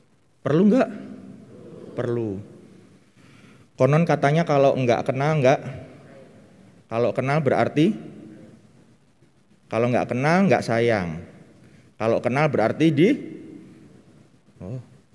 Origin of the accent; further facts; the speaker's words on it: Purwokerto, Central Java, Indonesia; asale sekang Purwokerto.